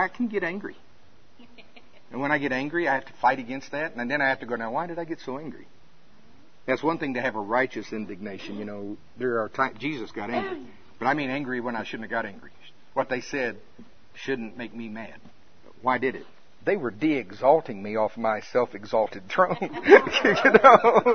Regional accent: Shawnee, United States; Hey, I'm from Shawnee.

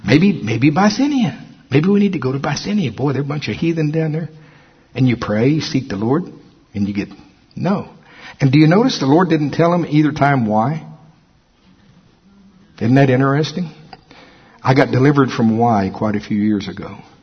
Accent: the South, United States; You know, y'all, I am from the South.

